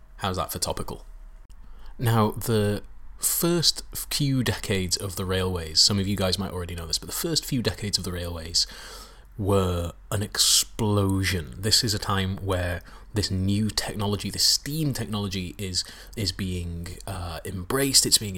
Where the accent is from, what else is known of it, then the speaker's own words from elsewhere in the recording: Wales, United Kingdom; I grew up in North Wales, so we have the Great Little Trains of Wales on my doorstep.